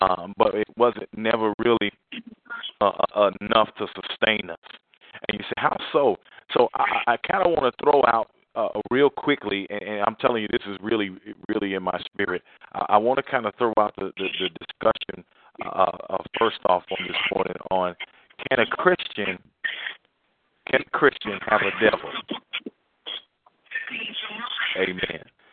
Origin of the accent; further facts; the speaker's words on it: Midwest, United States; I come from the Midwest